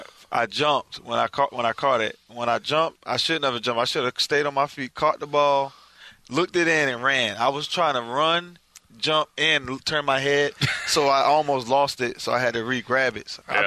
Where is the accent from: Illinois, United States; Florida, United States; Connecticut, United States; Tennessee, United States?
Florida, United States; Fort Lauderdale; Well, I ain't from Coconut Creek. I just went to high school there, really. I'm from Fort Lauderdale, Florida.